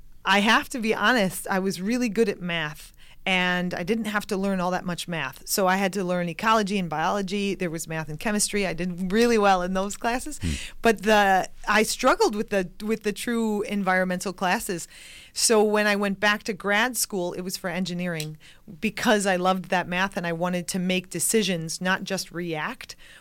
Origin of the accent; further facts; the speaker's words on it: Elm Grove, Wisconsin, United States; also born or lived in Milwaukee; I was born in Milwaukee, Wisconsin, so just north of here, and was raised in Elm Grove. My parents still live in that original house.